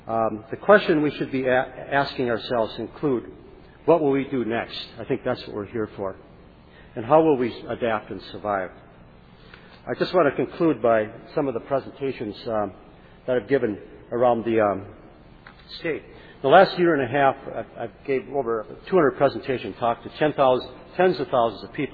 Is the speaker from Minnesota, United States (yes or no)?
yes; Ely, Minnesota, United States; Elk River, Ely, Minnesota, my hometown, the community of Forest Lake, Grand Rapids, Minnesota.